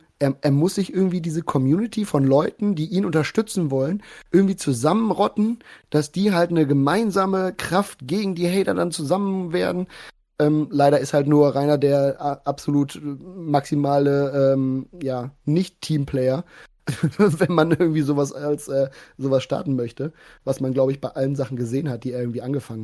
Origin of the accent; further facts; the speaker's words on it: Bavaria, Germany; accent: Franconian; meinem fränkischen Dialekt oder irgendwie sowas.